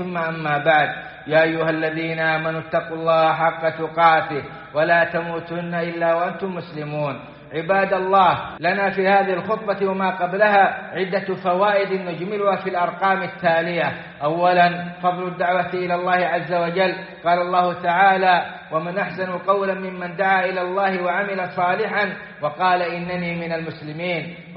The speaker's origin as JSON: {"language": "Arabic", "country": "Saudi Arabia", "said": "وأن يديم على بلادنا السعودية الأمن والإيمان والسلامة والإسلام،"}